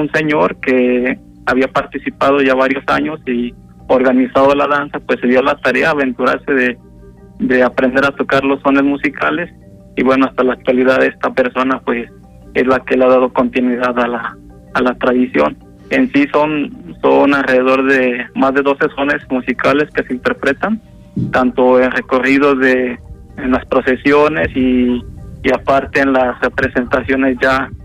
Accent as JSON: {"language": "Spanish", "town": "Coatetelco", "region": "Morelos", "country": "Mexico", "tie": "born or raised there", "said": "soy originario de Coatetelco y toda mi vida he visto la danza de los tecuanes"}